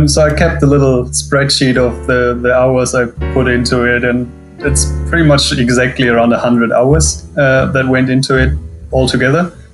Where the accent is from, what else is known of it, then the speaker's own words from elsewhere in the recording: Germany; English is a second language; now in New Zealand; I'm living in New Zealand. I'm originally from Germany.